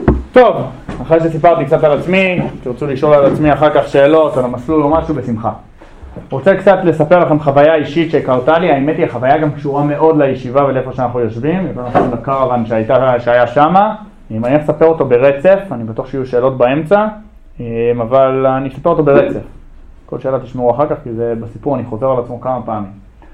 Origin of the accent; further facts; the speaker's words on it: Beit El, West Bank, Israel; also born or lived in United States / Ma'ale Adumim; now in Karmit, Israel; יליד ארצות הברית, עליתי לארץ לפני כ-20 שנה, גדלתי בבית אל, מעלה אדומים, גדלתי פה בישיבה